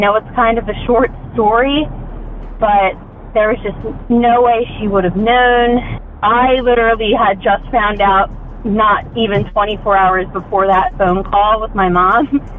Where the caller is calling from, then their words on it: Pennsylvania, United States; I'm calling in from Pennsylvania.